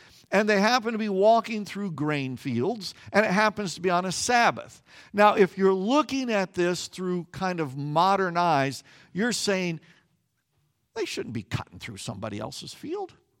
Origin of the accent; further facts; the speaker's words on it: Kansas, United States; don't think of the waving, large wheat fields that I used to see as a kid growing up in Kansas.